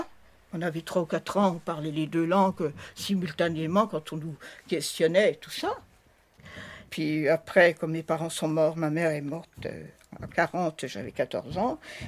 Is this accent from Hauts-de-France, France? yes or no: no; Brittany, France; Oui, je suis bretonne, oui.